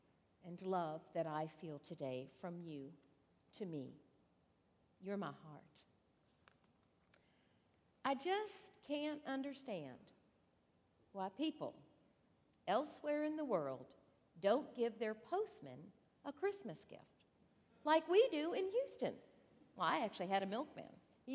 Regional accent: Northern District, Israel; I come from Galilee, where Jesus fed and preached to the crowds who walked from nearby villages to hear Jesus, to be fed by Jesus. And Jesus feeds us this morning. I come from the fertile valley, the Jezreel Valley

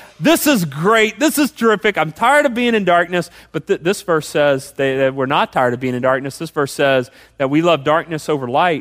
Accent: Austin, Texas, United States; so I grew up in Austin, so I drive this road a lot.

